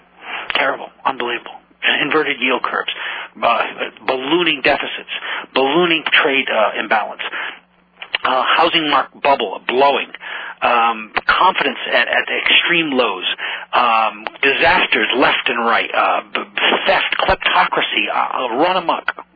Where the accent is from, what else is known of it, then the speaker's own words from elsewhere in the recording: United States; now in France; I don't tell anybody I'm an American. If they ask, I say yes, but I don't tell them I am because it's downright dangerous. Where I live, central France, they don't.